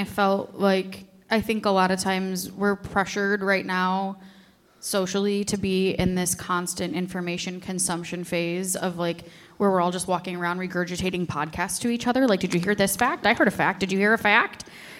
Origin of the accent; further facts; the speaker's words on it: Chicago, Illinois, United States; I hate the Chicago hot dog. Yeah, I say it. I'm a Chicagoan. I hate it.